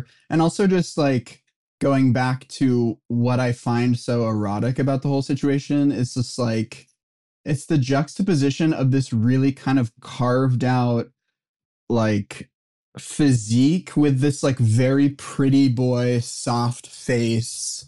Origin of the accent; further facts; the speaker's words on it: Los Angeles, California, United States; also born or lived in New York, United States; Angeles, born in New York, and then moved to LA when I was still too young to remember. So LA is my hometown.